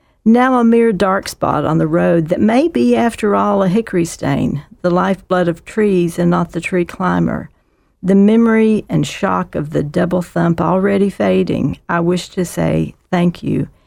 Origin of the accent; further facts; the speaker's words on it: West Virginia, United States; I grew up in West Virginia, in southern West Virginia, little county, Wyoming County, with no large towns in it. The nearest town of any size is Beckley, West Virginia.